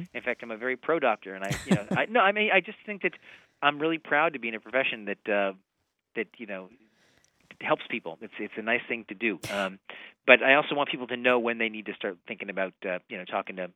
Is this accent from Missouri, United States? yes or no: yes; Missouri, United States; I'm originally from Missouri.